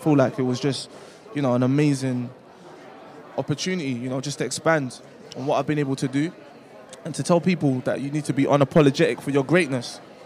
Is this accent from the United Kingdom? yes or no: yes; London, United Kingdom; born, breded guy from South London. You know, yeah, big up South.